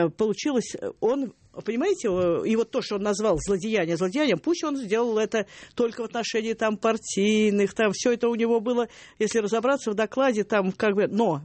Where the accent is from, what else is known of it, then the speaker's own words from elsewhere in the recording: Moscow, Russia; мы, москвичи, и вообще горожане